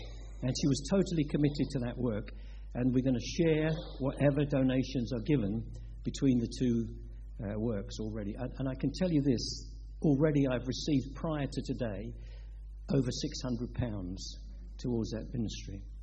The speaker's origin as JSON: {"language": "English", "region": "London", "country": "United Kingdom", "tie": "born or raised there", "said": "we grew up in Spay Street in East London, in Poplar, just a mile or so from the docks, and We grew up in poverty."}